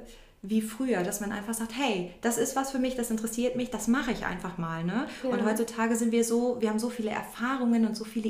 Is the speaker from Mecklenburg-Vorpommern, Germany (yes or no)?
no; Mülheim an der Ruhr, North Rhine-Westphalia, Germany; Ich komme aus Mülheim an der Ruhr, da lebe ich. Ich bin also ein Ruhrgebietskind und lebe da mit meinem Mann.